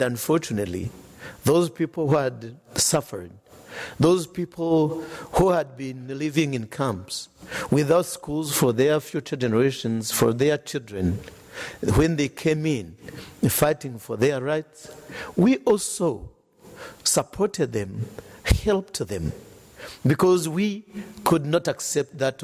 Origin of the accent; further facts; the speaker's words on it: Rwanda; now in Brussels, Belgium; So, who are we Rwandans?